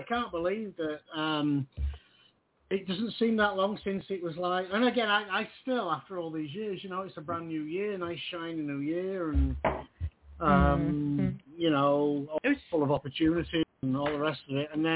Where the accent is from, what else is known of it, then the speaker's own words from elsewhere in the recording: United Kingdom; now in United States; I haven't turned my back on Blighty, you know, I'm a British citizen as well